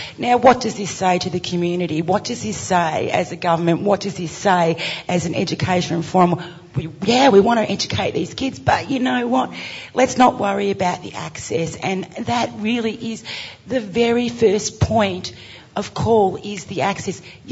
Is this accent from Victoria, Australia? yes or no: yes; Warrnambool, Victoria, Australia; I'm from Warrnambool